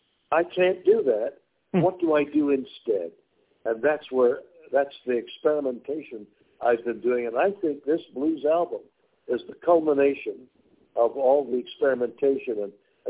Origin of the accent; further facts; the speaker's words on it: Montreal, Quebec, Canada; I'm a Canadian from Montreal trying to record the blues.